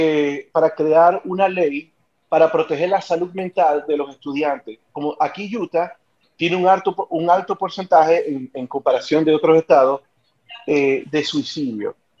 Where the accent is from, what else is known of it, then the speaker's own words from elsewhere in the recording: Maracaibo, Zulia, Venezuela; now in United States; Yo cuando salí de Maracaibo, nunca me imaginé que todo esto iba a pasar.